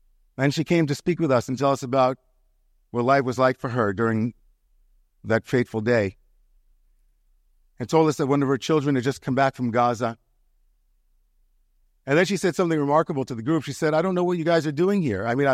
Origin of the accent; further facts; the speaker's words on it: United States; So the least I can do as an American Jew is to show up in Israel.